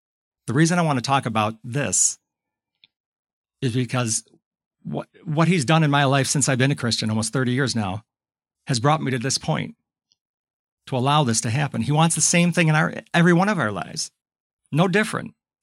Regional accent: Tonawanda, New York, United States; It's no accident that I grew up in Tonawanda

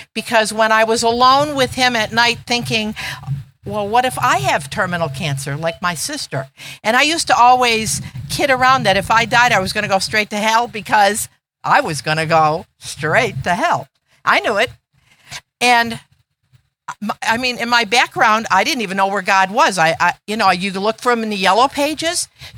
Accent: Detroit, Michigan, United States; I come from Detroit on the other side of the Midwest, and I came from an Italian background

